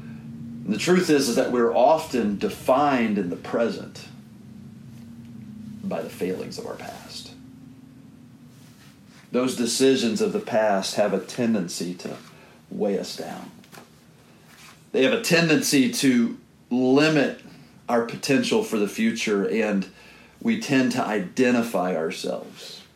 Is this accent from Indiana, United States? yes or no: no; Danvers, Massachusetts, United States; I can remember when I was a teenager growing up in Danvers